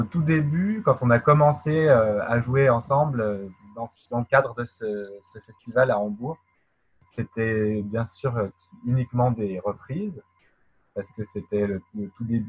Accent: France; also born or lived in London; nous sommes français, mais on a habité à Londres pendant longtemps

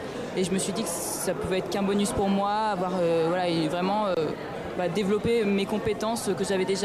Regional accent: Tours, Centre-Val de Loire, France; j'habite à Tours, hein. Je viens de Tours, j'ai été faire mes études à Vichy

